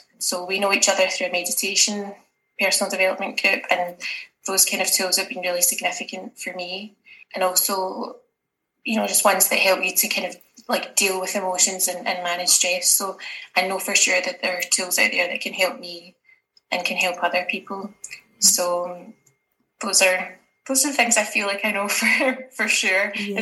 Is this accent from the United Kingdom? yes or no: yes; Scotland, United Kingdom; I am a Scottish person with Argentinian roots. Hence the name, if you were wondering, that's Spanish.